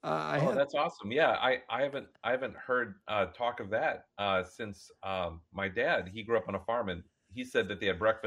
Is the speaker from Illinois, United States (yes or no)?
no; Hastings, Minnesota, United States; It was right across the river from where I grew up in Hastings, and wonderful place.